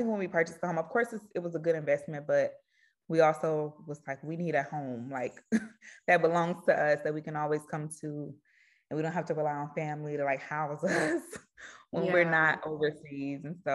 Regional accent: Alabama, United States; Well, I'm from Alabama.

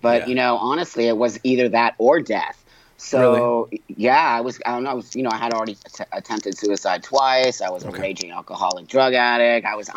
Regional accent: Los Angeles, California, United States; In the 60s, I was born in 1962 in Los Angeles in the Valley.

